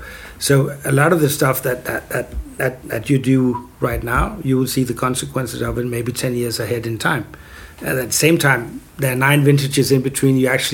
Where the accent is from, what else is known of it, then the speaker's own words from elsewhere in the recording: Copenhagen, Capital Region of Denmark, Denmark; Maybe you do not have that much in Sweden, but in Copenhagen, which is sort of, you know, my hometown.